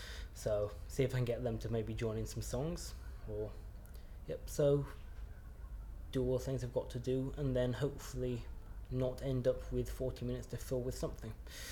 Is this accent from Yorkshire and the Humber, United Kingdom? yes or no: yes; Leeds, Yorkshire and the Humber, United Kingdom; also born or lived in London; I'm 19. I come from Leeds, so I've originally lived in London, moved about a bit.